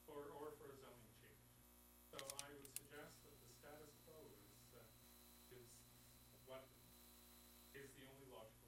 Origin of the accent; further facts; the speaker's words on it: Eagle Head, Nova Scotia, Canada; I grew up in Eagle Head.